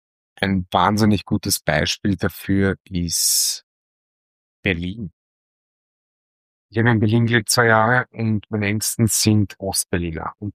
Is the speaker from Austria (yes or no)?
yes; Vienna, Austria; Wenn ich in Wien bin und wenn ich an dem Wohnhaus vorbeigehe, im 5. Bezirk in Margareten, wo ich aufgewachsen bin